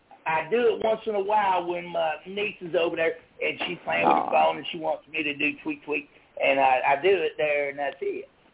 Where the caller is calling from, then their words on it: Alabama, United States; I'm from Alabama here. I'm from Alabama.